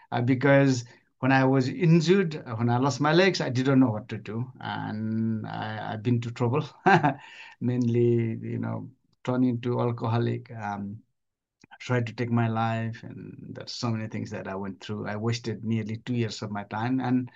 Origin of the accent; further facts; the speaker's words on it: Nepal; English is a second language; moved away as an adult; because I grew up in Nepal up to age of 19